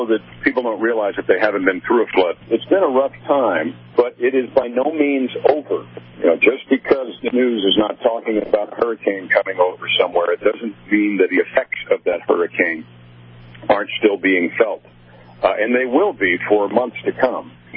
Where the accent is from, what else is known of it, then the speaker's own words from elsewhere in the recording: New York, United States; I'm from New York State. So the first track I was ever on as a spectator, was Watkins Glen.